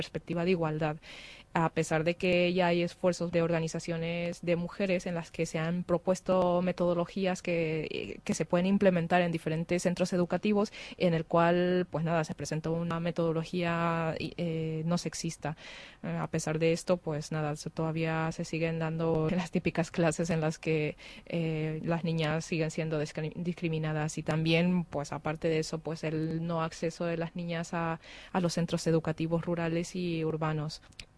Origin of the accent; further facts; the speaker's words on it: El Salvador; now in Madrid, Spain; soy salvadoreña y puedo hablar un poquito de mi trabajo y de lo que yo estaba haciendo en El Salvador